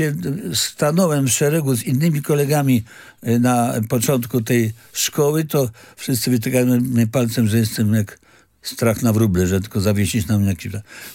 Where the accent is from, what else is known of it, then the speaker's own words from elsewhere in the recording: Gdańsk, Pomeranian Voivodeship, Poland; also born or lived in Warsaw; Urodziłem się w Warszawie, ale mówię o tym dlatego, że jak mówisz o sporcie, no to jako młodzi ludzie organizowaliśmy sobie tutaj różne zawody na tych Sielcach.